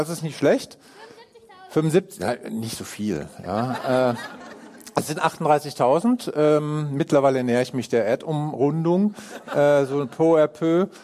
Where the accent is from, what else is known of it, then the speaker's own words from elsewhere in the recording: Frankfurt, Hesse, Germany; ich ja hier in Frankfurt, ich bin ja Frankfurter, beziehungsweise nicht Frankfurter, sondern Sachsenhäuser, kleiner, feiner Unterschied.